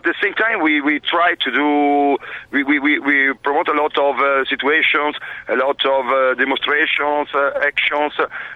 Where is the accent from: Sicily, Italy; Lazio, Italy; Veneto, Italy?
Veneto, Italy; Verona; English is a second language; But at the same time, there is in my hometown, there are a few people working a lot against this situation.